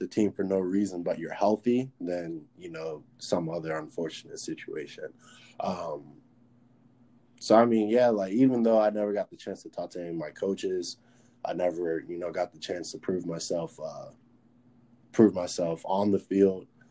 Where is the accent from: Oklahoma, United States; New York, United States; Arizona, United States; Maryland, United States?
Maryland, United States; And we're both from Maryland.